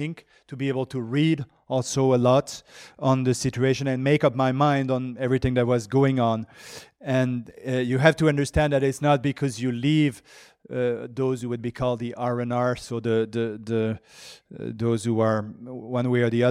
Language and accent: English; Lévis, Quebec, Canada; also born or lived in Montreal; And so I was born in Montreal, Quebec, in the province of Quebec. I lived most of my life around Quebec City, so in the city of Lévis on the south shore. Quebec City is on the north shore, so I was on the south shore.